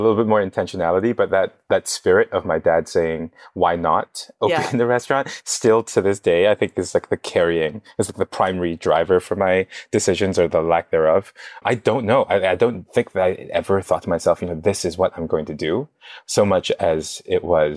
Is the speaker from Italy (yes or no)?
no; Hong Kong; now in United States; I'm a student, I'm from Hong Kong. I study in the US